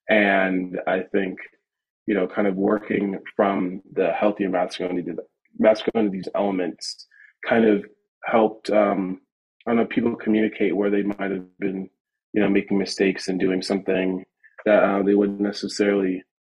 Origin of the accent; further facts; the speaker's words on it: East Coast, United States; I was coming from the United States on the East Coast, and there was still a lot of the same issues.